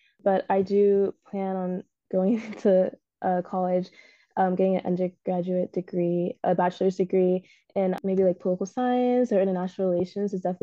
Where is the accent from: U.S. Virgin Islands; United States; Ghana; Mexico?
Ghana; because I am from Ghana. So like, you know, in Africa as a whole, sub-Saharan specifically